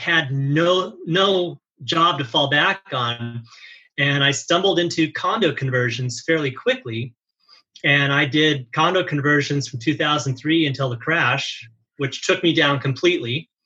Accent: Astoria, Oregon, United States; now in Irvine, United States; Though I grew up in Astoria, Oregon, I still consider that home. Irvine's where I've done all my real estate.

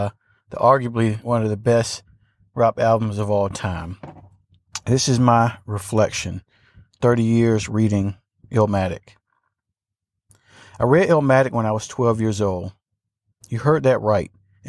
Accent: Atlanta, Georgia, United States; Growing up in Atlanta, Georgia, trap before trap music were the sounds

